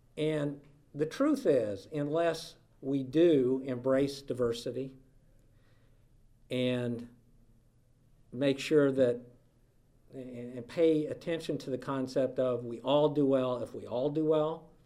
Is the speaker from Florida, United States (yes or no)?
no; Baldwin, Missouri, United States; also born or lived in Springfield, Illinois; I'm from Baldwin, Missouri. Once lived in Springfield, Illinois, where I was city coordinator there